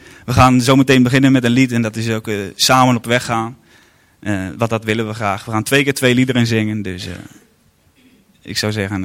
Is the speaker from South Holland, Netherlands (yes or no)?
no; Urk, Flevoland, Netherlands; We komen van Urk.